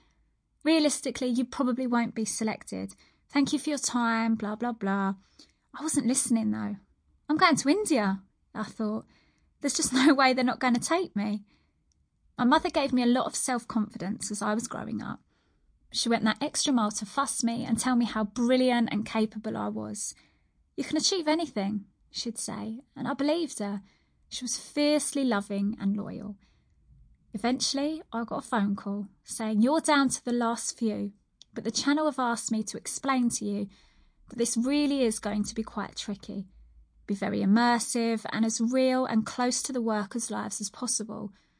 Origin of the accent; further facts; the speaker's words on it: Luton, East of England, United Kingdom; I was brought up in Luton, and for a long time, it was just me and my mother.